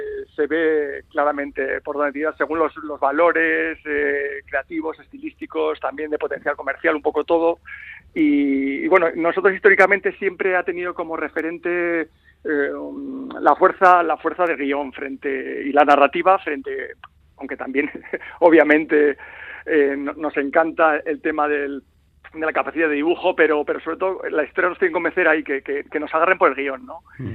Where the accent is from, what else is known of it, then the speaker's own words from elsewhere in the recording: Bilbao, Basque Country, Spain; somos de Bilbao, ¿no?